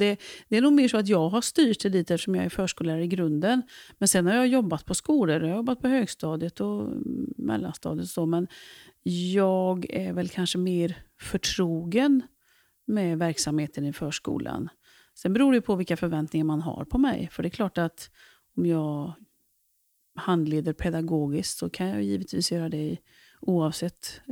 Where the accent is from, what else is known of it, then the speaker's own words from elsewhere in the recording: Dals Rostock, Västra Götaland County, Sweden; accent: Dalsland dialect; also born or lived in Mellerud; now in Åmål, Sweden; Jag är uppväxt i Dals Rostock, en liten kurort har varit det för länge sedan. Sen bodde jag en massa år i Mellerud. Och ja, levde mitt familjeliv där. Och sen flyttade jag till Åmål. Där jag stortrivdes.